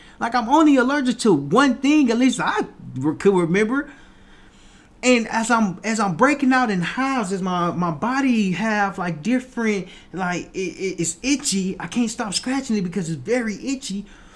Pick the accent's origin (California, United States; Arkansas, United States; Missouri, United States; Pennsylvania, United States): Arkansas, United States; Little Rock; when I was staying in my hometown, Little Rock, Arkansas, as I'm staying in my hometown, I went to this event.